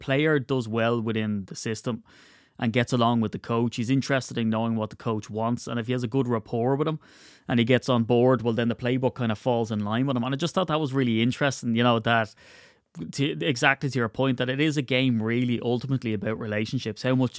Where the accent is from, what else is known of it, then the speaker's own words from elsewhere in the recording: Ireland; But look, I'm getting too philosophical and I'm Irish and I don't have any emotion